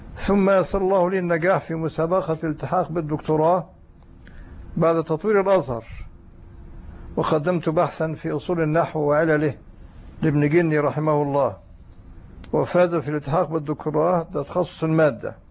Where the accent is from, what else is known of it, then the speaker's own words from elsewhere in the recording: Egypt; ونشأت بمصر،